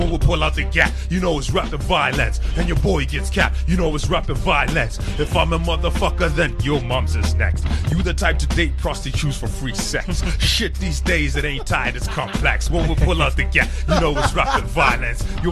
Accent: Orlando West, Gauteng, South Africa; hence we're from Orlando West, you know?

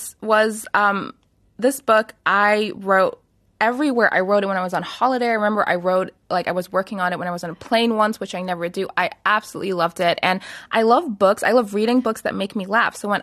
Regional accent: Myanmar; as a woman growing up in Myanmar

